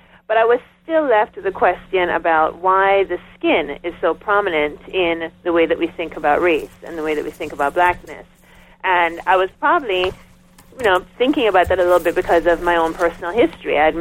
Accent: Jamaica; now in United States; It seemed to provide a way for me to integrate my experience as a Jamaican, what it seemed was happening here in the United States in terms of race.

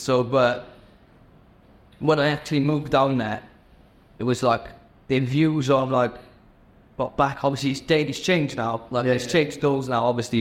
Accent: Cardiff, Wales, United Kingdom; Mate, I'm like a gypsy a Cardiff, really. That's it. But I've been good. I lived literally. I was born in Ely. And then we moved from Ely to Ambradock, from Ambradock to Lydon.

